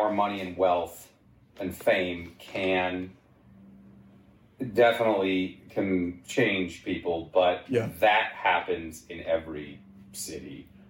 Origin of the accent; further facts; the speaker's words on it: Seattle, Washington, United States; kind of like the average for my hometown of Seattle is that 90%, 85% of people are just working their butts off all day long.